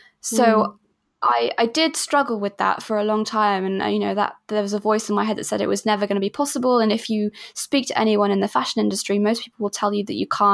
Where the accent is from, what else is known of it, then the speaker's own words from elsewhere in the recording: Switzerland; moved away as an adult; now in United Kingdom; I'm actually from Switzerland, so I moved here almost 8 years ago to study at the university, Falmouth University